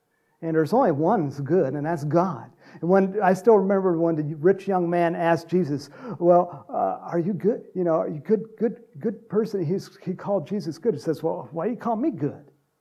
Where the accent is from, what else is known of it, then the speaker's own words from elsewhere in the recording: California, United States; That's why I grew up in Southern California.